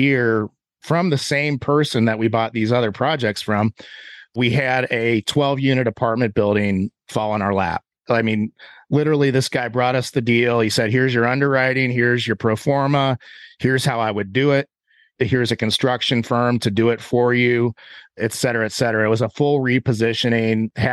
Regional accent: Ohio, United States; So I'm originally from Ohio. I have ties in Columbus. I have family in Cincinnati

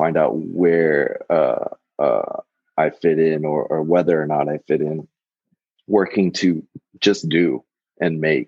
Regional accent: Midwest, United States; And for like a young creative person growing up in the Midwest, you know, it I found it difficult to relate in a lot of places.

